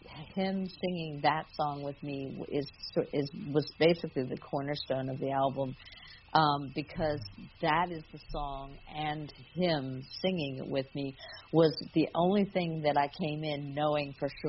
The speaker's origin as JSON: {"language": "English", "region": "West Virginia", "country": "United States", "tie": "born or raised there", "said": "this song specifically is about the direct targeting to my home state of West Virginia from around the early 2000s."}